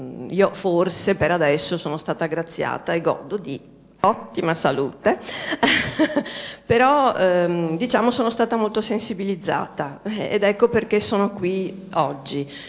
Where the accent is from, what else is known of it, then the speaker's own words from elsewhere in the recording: Mestre, Veneto, Italy; vengo da Mestre, dunque gioco in casa